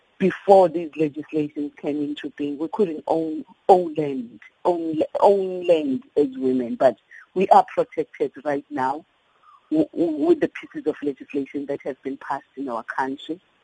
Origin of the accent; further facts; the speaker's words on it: South Africa; as I grew up in South Africa, that we grew under